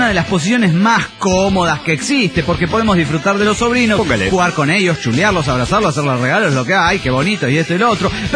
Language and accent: Spanish; Rosario, Santa Fe, Argentina; Soy el canalla de Rosario, Argentina.